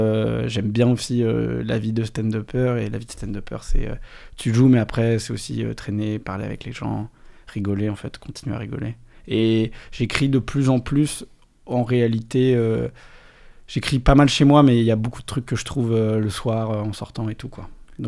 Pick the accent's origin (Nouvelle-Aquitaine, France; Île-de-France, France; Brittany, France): Île-de-France, France; Ville-d'Avray; Moi j'ai grandi dans un quartier extrêmement favorisé dans la banlieue de Versailles, ça s'appelle Ville d'Avray, c'est dans le 92 entre Paris et Versailles. C'est assez boisé